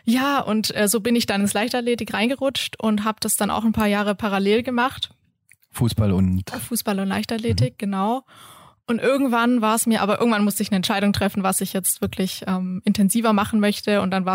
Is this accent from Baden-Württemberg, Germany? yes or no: yes; Sindelfingen, Baden-Württemberg, Germany; Ja, also aufgewachsen, also born and raised in Sindelfingen tatsächlich, bis zum Abitur.